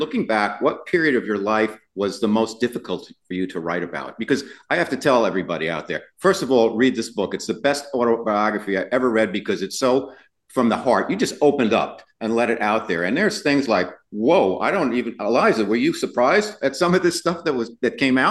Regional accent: New York City, New York, United States; I'm an Italian from New York City, and I know the village, and I live back there.

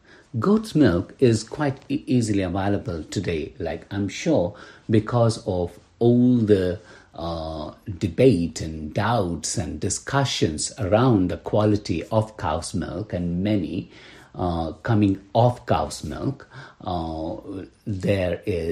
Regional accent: India; when I was growing up in India, going to a primary school in India

